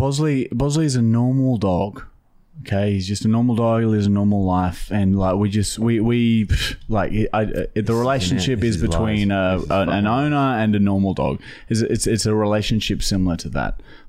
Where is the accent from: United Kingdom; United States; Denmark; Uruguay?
Uruguay; Uruguay. We grew up in Uruguay, though.